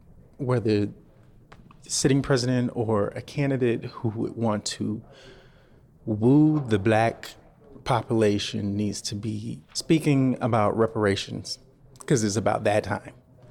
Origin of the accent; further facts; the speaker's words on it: Valdosta, Georgia, United States; I'm also a Navy veteran, and I'm from Valdosta, Georgia.